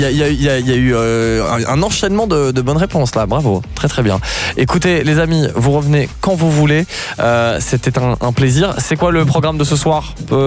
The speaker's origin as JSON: {"language": "French", "country": "France", "said": "Je viens de France, je ne sais pas ce que c'est Orbe-Jauche."}